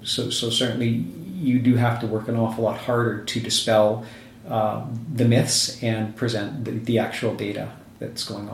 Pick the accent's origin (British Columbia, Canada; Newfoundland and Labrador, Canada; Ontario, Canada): British Columbia, Canada; Penticton; prior to this, I was in Penticton. I grew up in Penticton, graduated from Penn High, and came to the area.